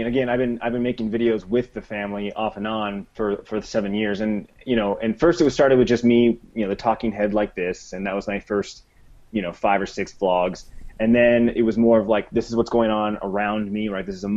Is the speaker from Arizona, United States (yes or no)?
yes; Phoenix, Arizona, United States; We're from Phoenix, Arizona, so we go swimming a lot during the summer and go to water parks.